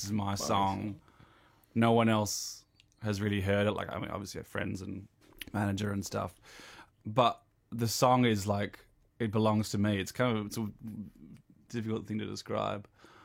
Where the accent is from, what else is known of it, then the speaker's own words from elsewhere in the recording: Australia; I was like, maybe this is going easy because I'm Australian.